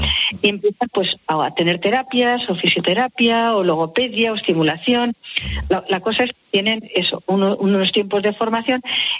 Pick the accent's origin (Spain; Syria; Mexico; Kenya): Spain; Logroño, La Rioja; Yo soy de Logroño